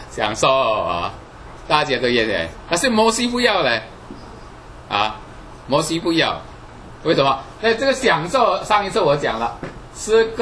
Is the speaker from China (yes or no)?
yes; China; 我们中国人也是很喜欢坟墓的啊